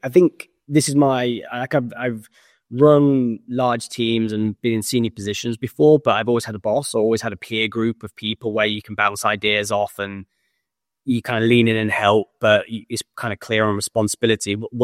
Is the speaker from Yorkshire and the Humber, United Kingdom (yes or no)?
yes; Leeds, Yorkshire and the Humber, United Kingdom; now in Surrey, United Kingdom; we live in Surrey, and he speaks like he's from Surrey. To my parents' dismay, because I'm from Leeds originally